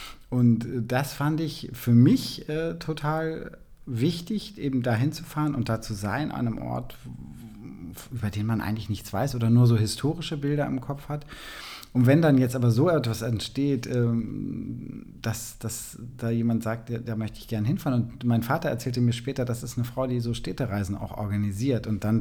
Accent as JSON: {"language": "German", "town": "Schwerin", "region": "Mecklenburg-Vorpommern", "country": "Germany", "tie": "born or raised there", "said": "war neulich in meiner Heimatstadt in Schwerin, da habe ich auch gelesen"}